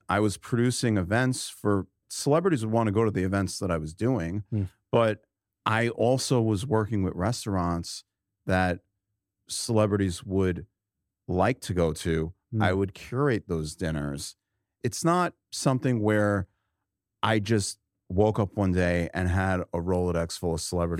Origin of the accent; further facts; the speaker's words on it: Roslyn, New York, United States; I grew up in Roslyn, New York, in Long Island, and yeah, I just was interested in tennis and wrestling and sports